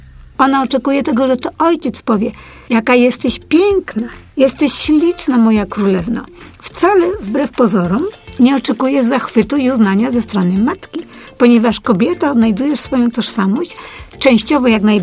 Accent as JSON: {"language": "Polish", "town": "Poznań", "region": "Greater Poland Voivodeship", "country": "Poland", "said": "jestem Polką, jestem poznanianką."}